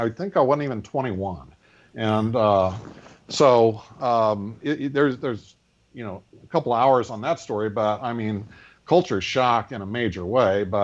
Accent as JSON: {"language": "English", "town": "Indianapolis", "region": "Indiana", "country": "United States", "tie": "born or raised there", "said": "So Indianapolis, grew up in Indianapolis, thought I would be an illustrator."}